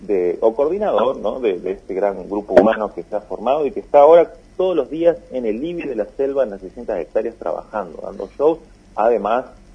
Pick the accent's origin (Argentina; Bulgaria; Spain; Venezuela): Argentina; Puerto Iguazú, Misiones; also born or lived in Entre Ríos / Ushuaia; Y a los meses me fui a Ushuaia, y ahí a los años me fui a Puerto Iguazú, ¿viste?